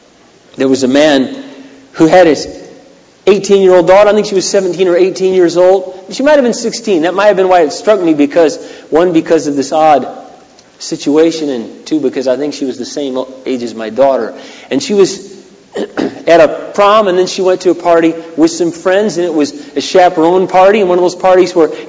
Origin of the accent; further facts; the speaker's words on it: Sunbury, Iowa, United States; the city of Minneapolis is smaller than the smallest town I grew up in Iowa, called Sunbury, with 30 people in it.